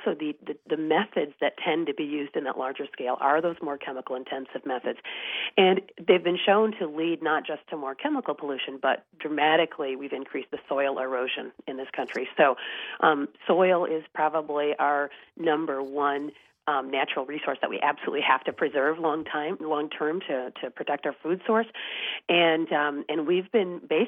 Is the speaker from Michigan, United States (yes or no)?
yes; Michigan, United States; now in California, United States; And I'm from Michigan myself, so I really understand the agriculture of the Upper Midwest and really appreciate it. And, of course, I live in California